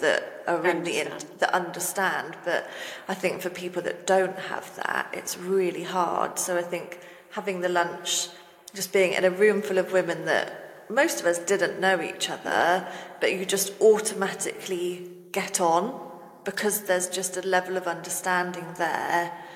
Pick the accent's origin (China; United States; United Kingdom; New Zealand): United Kingdom; Poole, South West England; Like, I'm from Poole, so I didn't have to get Arlo looked after for too long, but I just couldn't make it as far as London.